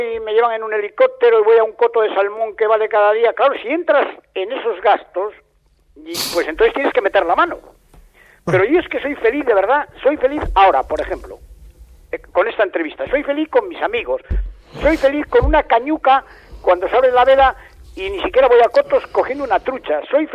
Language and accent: Spanish; Polaciones, Cantabria, Spain; Pero soy nativo de Poblaciones, que está entre la cordillera Cantábrica y los picos de Europa.